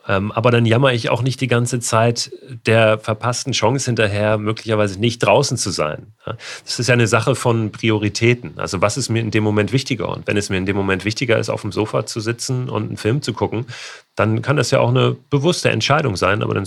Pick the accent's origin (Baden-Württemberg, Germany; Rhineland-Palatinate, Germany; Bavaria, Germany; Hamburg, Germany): Hamburg, Germany; Ich komme ja aus Hamburg, lebe in Hamburg.